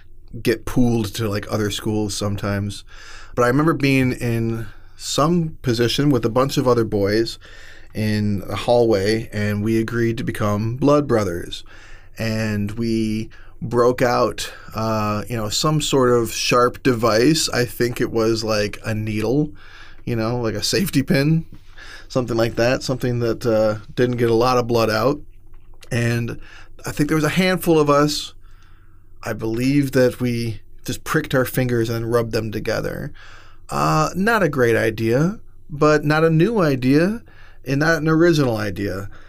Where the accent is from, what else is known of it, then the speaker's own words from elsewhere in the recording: Midwest, United States; But I'm a Midwesterner, so it's like in my bones, we say hello to people.